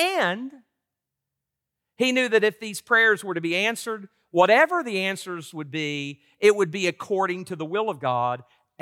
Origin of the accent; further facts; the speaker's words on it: Tennessee, United States; I'm from Tennessee and people get confused by my accent sometimes.